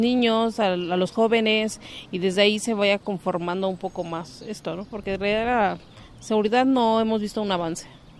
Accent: Mexico; como mexicanos somos quienes tenemos a los cárteles

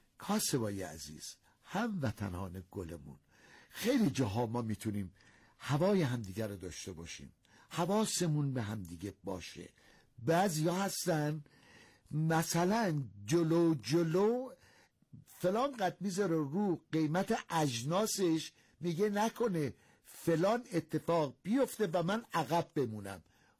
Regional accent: Iran; نمیگم چون ما ایرانی هستیم ما در دنیا کم نظیریم

